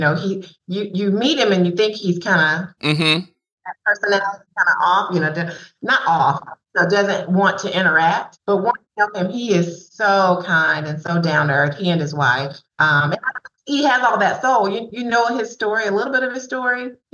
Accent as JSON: {"language": "English", "town": "Birmingham", "region": "Alabama", "country": "United States", "said": "but I'm from Birmingham, as you know, and the nickname of Birmingham is the Magic City."}